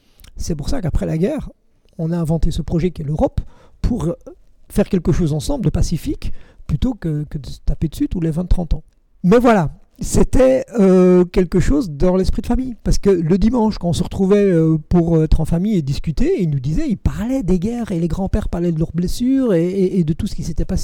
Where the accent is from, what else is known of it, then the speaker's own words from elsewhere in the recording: Belgium; now in France; Nous, on vient de Belgique, ici, on est en France